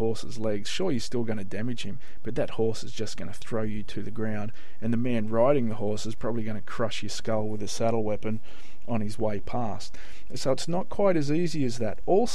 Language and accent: English; Australia; I actually got very, very busy with engagements here in my home country of Australia, and figured I need to look after this clientele base here in my own country.